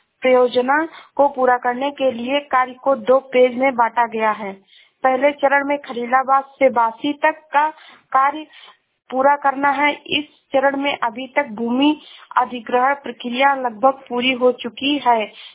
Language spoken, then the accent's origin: Hindi; Shravasti, Uttar Pradesh, India; मैं जिला श्रावस्ती से हूँ।